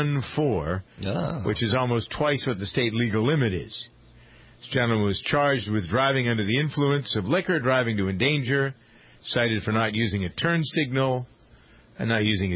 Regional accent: Framingham, Massachusetts, United States; I grew up in Framingham, have been around the cows and the farms here all of my life

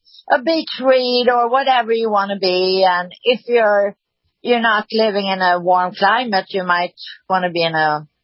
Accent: Sweden; English is a second language; now in Marbella, Spain; Well, Marbella is very international, but I grew up in Sweden in a beautiful hometown where I loved America from I was 5 years old.

